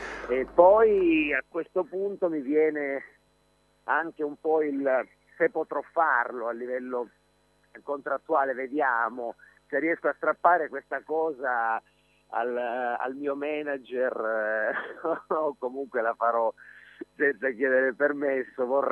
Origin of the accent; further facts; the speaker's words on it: Acri, Calabria, Italy; cerchiamo di vivere questo momento come un momento di aggregazione nostra, del nostro paese, di Acri, e in questo cerchiamo di dare tutti quanti un piccolo contributo